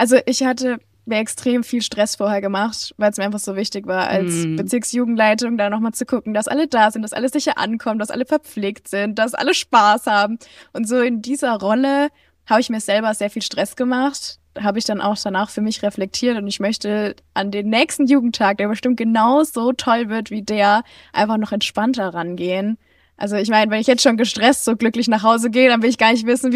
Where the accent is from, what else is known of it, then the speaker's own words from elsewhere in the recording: Naila, Bavaria, Germany; Also generell kommen wir aus dem Bezirk Coburghof und ich komme aus einer ganz kleinen Gemeinde, die heißt Naila.